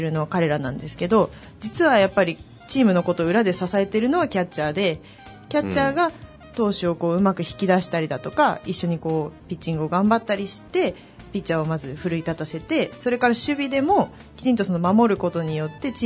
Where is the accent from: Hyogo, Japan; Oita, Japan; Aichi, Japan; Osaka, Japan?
Oita, Japan; 同じ大分県出身なんですごく